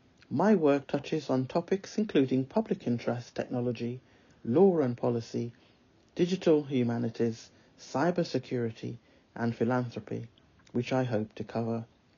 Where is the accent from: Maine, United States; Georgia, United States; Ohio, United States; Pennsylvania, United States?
Georgia, United States; Johns Creek; I'm from Johns Creek, GA